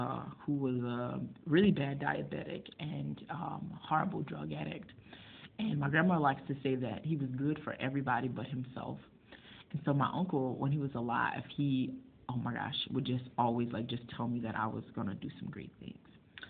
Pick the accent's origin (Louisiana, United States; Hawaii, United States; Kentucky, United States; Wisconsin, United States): Louisiana, United States; Lafayette; So, I am from Lafayette, Louisiana. It is like smack dab in the middle of Louisiana, South Louisiana.